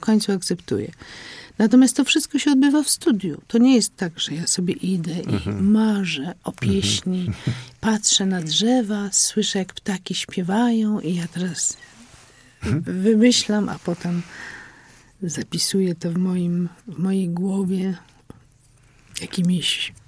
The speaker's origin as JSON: {"language": "Polish", "town": "Poznań", "region": "Greater Poland Voivodeship", "country": "Poland", "tie": "born or raised there", "said": "Poznań jest moim rodzinnym miastem po prostu. Tutaj się urodziłam, tutaj się kształtowałam, tu mam rodzinę, mam bliskich."}